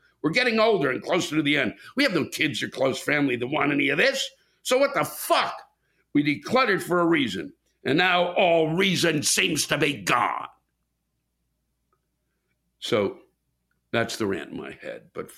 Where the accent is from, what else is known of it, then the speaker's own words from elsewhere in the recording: Maryland, United States; I'm originally from Maryland, so am I, where the humidity and heat are ass-crack of Satan oppressive.